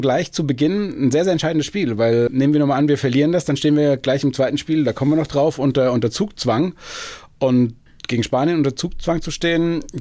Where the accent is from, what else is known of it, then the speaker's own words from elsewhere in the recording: Frankfurt, Hesse, Germany; born there; Da mache ich jetzt als gebürtiger Frankfurter meine ganzen Kumpels glücklich.